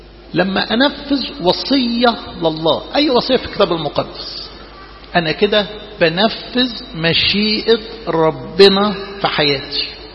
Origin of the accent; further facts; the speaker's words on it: Egypt; مش يعني احنا كمصريين وكشرقيين يعني الزيادة العواطف عندنا يعني حلو مش وحش.